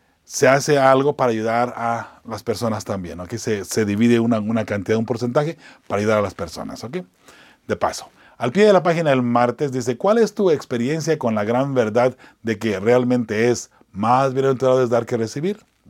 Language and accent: Spanish; Zacatecas, Mexico; Así somos los de Zacatecas, ¿ok?